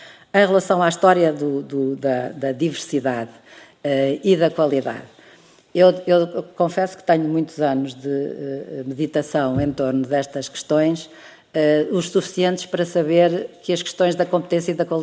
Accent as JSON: {"language": "Portuguese", "country": "Portugal", "said": "como nós, portugueses, somos todos muitíssimo diferentes uns dos outros"}